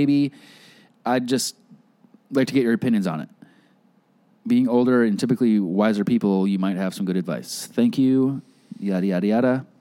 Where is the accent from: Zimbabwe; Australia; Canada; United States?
Australia; I'm from Australia.